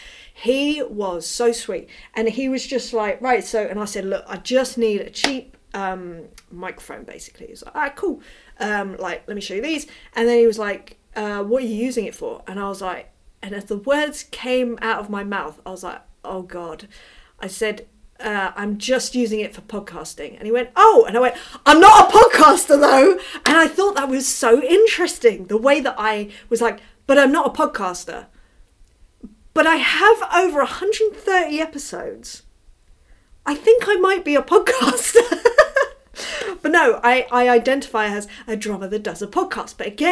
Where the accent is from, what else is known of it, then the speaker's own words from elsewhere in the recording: London, United Kingdom; I grew up in North London, but I don't currently live in North London.